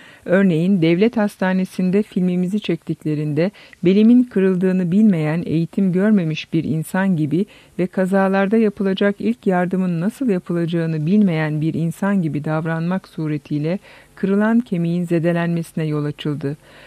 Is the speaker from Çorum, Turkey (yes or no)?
yes; Çorum, Turkey; born there; 1948 Çorum doğumluyum.